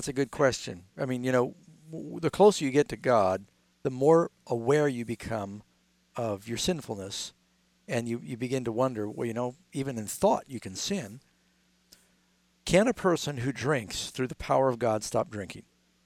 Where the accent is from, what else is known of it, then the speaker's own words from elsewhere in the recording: New York City, New York, United States; In New York City, I grew up in New York City, and I've done meetings there.